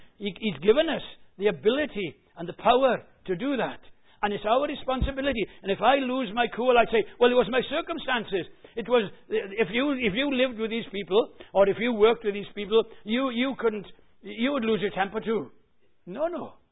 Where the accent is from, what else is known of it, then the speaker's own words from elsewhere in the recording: Wales, United Kingdom; well, it's down to my temperament, because I'm Welsh.